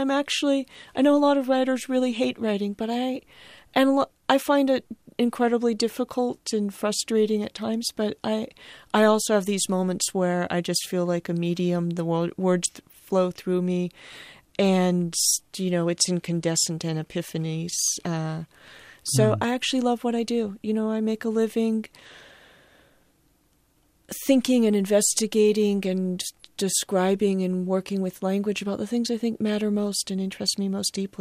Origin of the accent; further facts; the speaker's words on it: Novato, California, United States; also born or lived in Paris; I went to Paris because growing up in the Bay Area, I grew up in Novato mostly.